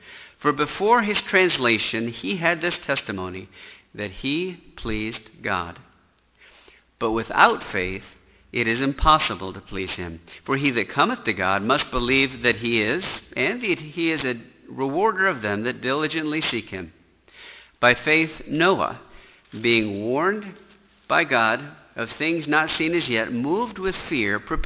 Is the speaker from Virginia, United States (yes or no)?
no; Sioux City, Iowa, United States; You know, I grew up in Sioux City, Iowa, and my dad said that back in the 1950s, there was an old combination bridge in Sioux City over the Missouri River.